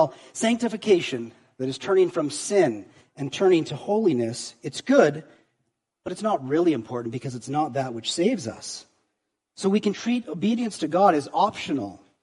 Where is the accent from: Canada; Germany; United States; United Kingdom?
Canada; Yes, I'm Canadian. But my family never played hockey. I never played it growing up.